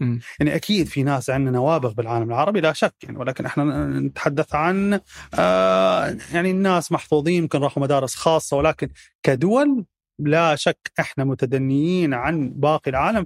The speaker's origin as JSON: {"language": "Arabic", "country": "Palestine", "tie": "born or raised there", "also_born_or_lived": "United Arab Emirates", "moved": "yes", "lives_now": "United States", "said": "أنا صدمتي الثقافية ممكن كانت أكثر لما انتقلت من فلسطين للإمارات من لما انتقلت من الإمارات لأمريكا. لأنه يعني أنا لما كنا عايشين في فلسطين انتفاضة وحرب"}